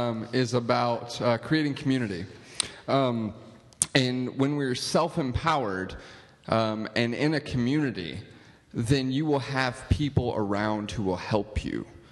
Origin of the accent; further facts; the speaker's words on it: Atlanta, Georgia, United States; first I'm curious what your small town in Georgia is, because I'm from Atlanta.